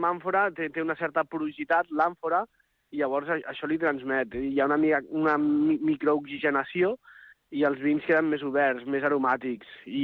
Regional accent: Barcelona, Catalonia, Spain; born there; Jo vaig néixer a Barcelona i d'una manera intuïtiva vaig estudiar enginyeria tècnica agrícola.

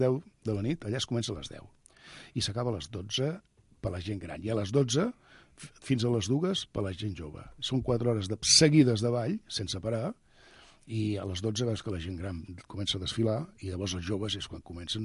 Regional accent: Barcelona, Catalonia, Spain; born there; now in Garriguella, Spain; soc nascut a Barcelona, però visco a Garriguella

